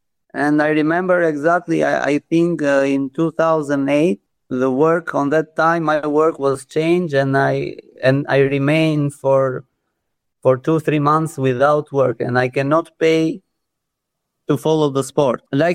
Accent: Tirana, Tirana County, Albania; English is a second language; I am born from Tirana, and my origin is from Tirana.

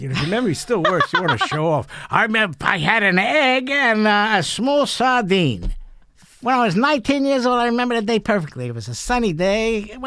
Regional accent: Washington, District of Columbia, United States; Washington, D.C.

